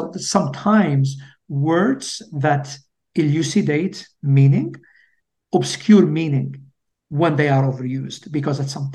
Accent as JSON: {"language": "English", "country": "Algeria", "tie": "born or raised there", "moved": "yes", "lives_now": "United States", "said": "And where I grew up in Algeria, meat is just a treat."}